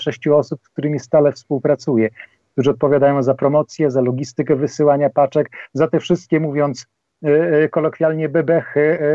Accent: Zambrów, Podlaskie Voivodeship, Poland; also born or lived in Białystok; now in Kielce, Poland; Ja co prawda 17 lat mieszkam w Kielcach, natomiast urodziłem się na ścianie wschodniej, urodziłem się w Zambrowie, moje miasteczko na pograniczu Mazowsza i Podlasia. Przez 6 lat mieszkałem w Białymstoku.

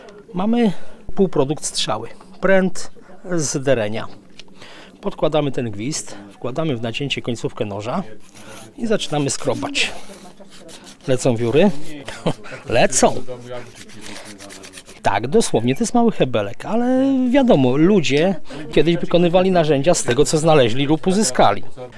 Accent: Lublin Voivodeship, Poland; bo ja akurat nie pochodzę z tych okolic, pochodzę z okolic Dęblina.

